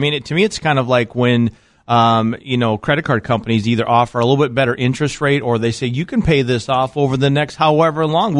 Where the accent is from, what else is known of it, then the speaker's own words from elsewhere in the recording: Midwest, United States; also born or lived in California; part of the reason why I wanted to move here, obviously, number one is family, because I'm from the Midwest.